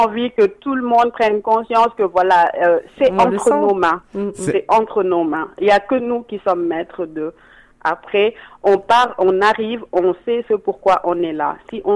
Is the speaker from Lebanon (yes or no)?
no; Senegal; Moi, je suis sénégalaise d'origine, pure souche, et voilà.